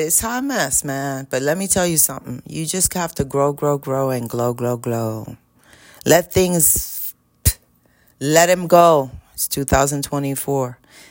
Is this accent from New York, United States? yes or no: yes; New York City, New York, United States; I grew up in Washington Heights. It was a hot mess.